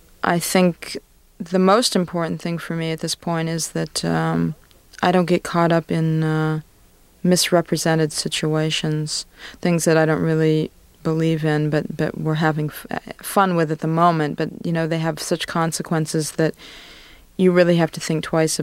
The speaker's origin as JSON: {"language": "English", "region": "Arizona", "country": "United States", "tie": "born or raised there", "said": "I'm Jewish. I grew up in Arizona, and there was that kind of, you know, detached experience we'd both had, and we really hit it off."}